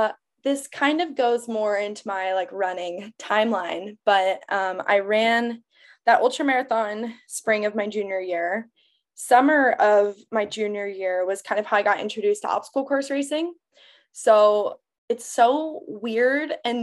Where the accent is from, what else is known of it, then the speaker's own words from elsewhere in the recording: Phoenix, Arizona, United States; I'm from Arizona. I'm from Phoenix. I went to school in Tucson.